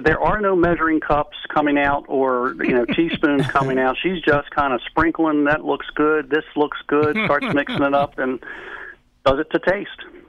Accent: Parkville, United States; Well, I remember Hale's. I grew up in Parkville.

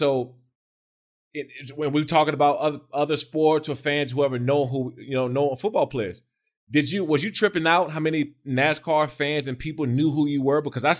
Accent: East Coast, United States; And I'm from the East Coast, man. Like I'm not used to this type of shit.

